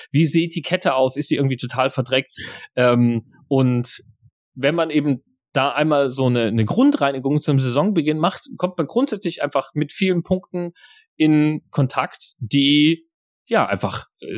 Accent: eastern Germany, Germany; Bei uns im Osten sagt man ja so Schimmelkätzchen, ne?

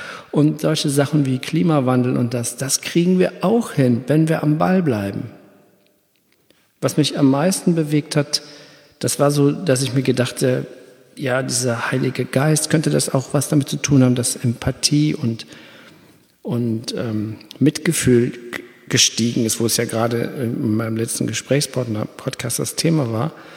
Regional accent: Germany; ich wohne ja hier am Rhein, ich bin auch am Rhein groß geworden

